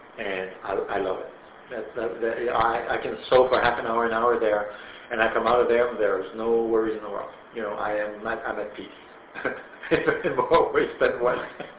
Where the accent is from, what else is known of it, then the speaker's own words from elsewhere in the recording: Canada; Otherwise, I'm Canadian. I don't like air conditioning.